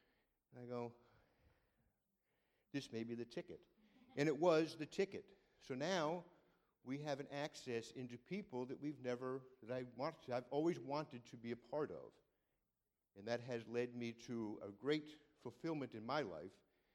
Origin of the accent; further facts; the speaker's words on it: Connecticut, United States; born there; I was born in Connecticut to a mother and a father, traditional family back in 1962. So that was a long time ago. So, and my mother and father were both Roman Catholics.